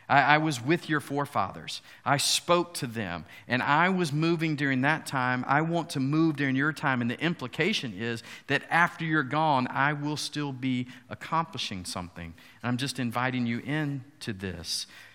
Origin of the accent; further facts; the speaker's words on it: Atlanta, Georgia, United States; If you don't know, I'm from Atlanta. I'm a Falcons fan.